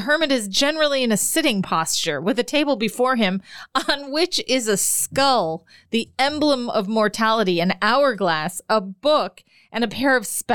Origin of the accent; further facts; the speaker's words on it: Brookfield, Wisconsin, United States; of Brookfield, Wisconsin.